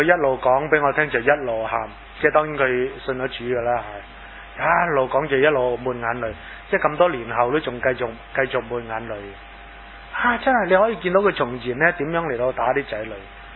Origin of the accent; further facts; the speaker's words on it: China; 我哋中国人拜耶稣，西人系拜观音，唔系唔系。我哋中国人咧又拜观音，西人系拜耶稣